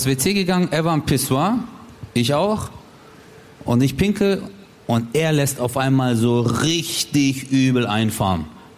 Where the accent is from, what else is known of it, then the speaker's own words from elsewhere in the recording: Germany; ich habe ja trotzdem hier 99,99% meiner Kindheit, meiner Jugend war einfach perfekt in Deutschland. und ist auch meine Heimat und ist auch da, wo ich mich beheimatet fühle und ich gehöre hierher